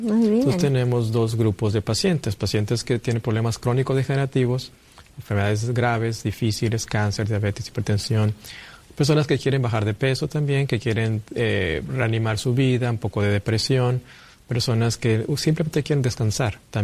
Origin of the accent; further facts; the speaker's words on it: Monterrey, Nuevo León, Mexico; yo procedo de México, de la ciudad de Monterrey. Estamos en la frontera con Texas.